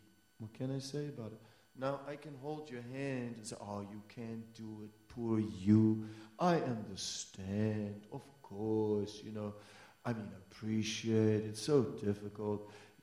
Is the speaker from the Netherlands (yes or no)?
yes; Amsterdam, North Holland, Netherlands; I'm from Amsterdam, you know, I grew up with these things, right?